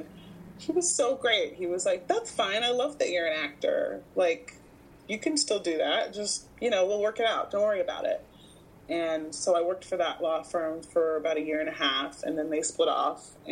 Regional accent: Houston, Texas, United States; now in Los Angeles, United States; Yeah, they're both still in Texas. So I grew up in Houston, and my brother Kevin is in Houston, and my brother Jason is in Dallas.

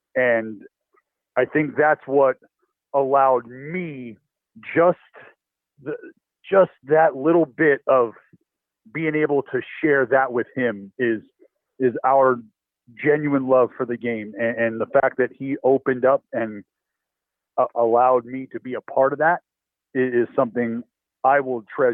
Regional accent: California, United States; growing up in the Bay Area, like, you know who this man is, you know what he's meant to the club.

